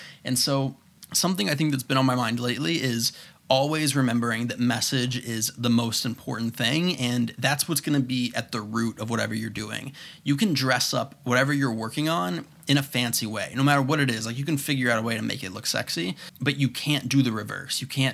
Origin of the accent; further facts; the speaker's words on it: Florida, United States; A bad habit I had whenever I was growing up in Florida was I blamed my location on everything.